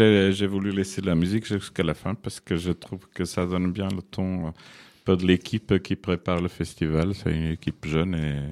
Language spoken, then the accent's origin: French; Portugal; Alors, évidemment, quand on est portugais, on a profité un peu plus, puisqu'il y avait un certain taux que les autres ne comprenaient pas.